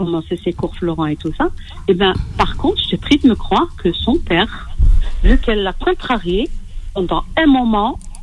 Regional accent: Algiers, Algiers Province, Algeria; born there; au départ, moi, je suis née à la Casbah d'Alger, hein, qu'on a quitté pendant la guerre.

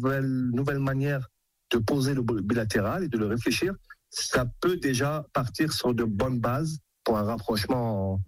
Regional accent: Algeria; en tant qu'Algérien

